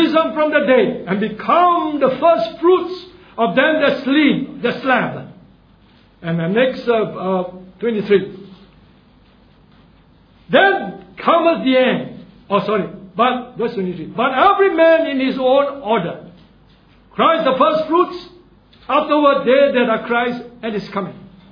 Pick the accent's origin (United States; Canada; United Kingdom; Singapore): Singapore; born there; I'm glad that I'm born a Singaporean, a Chinese Singaporean here.